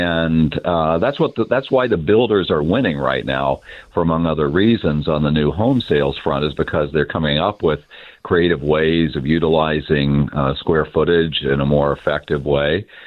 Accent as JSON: {"language": "English", "region": "Kansas", "country": "United States", "tie": "born or raised there", "said": "particularly in the Midwest where I hail from originally. And, you know, not a lot of people are moving to my hometown in Southeast Kansas."}